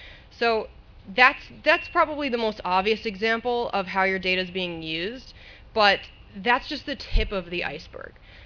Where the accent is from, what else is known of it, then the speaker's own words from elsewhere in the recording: Boston, Massachusetts, United States; There was a case, actually, I'm from Boston, there was a case in one town over from me in Cambridge